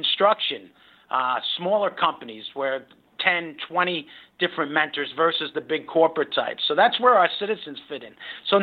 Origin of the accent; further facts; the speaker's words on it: Brooklyn, New York, United States; I was a kid from Brooklyn. I thought I was going to be a cop, a fireman, or a backhoe driver.